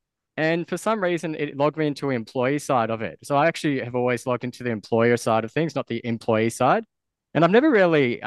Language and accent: English; Melbourne, Victoria, Australia; So I was born and raised in Melbourne. I was born 18 minutes after my brother, so I'm a twin.